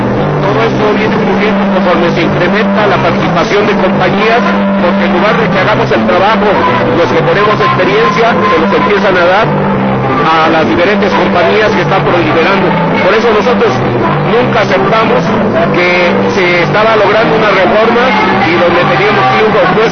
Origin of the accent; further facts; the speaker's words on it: Tabasco, Mexico; De Tabasco.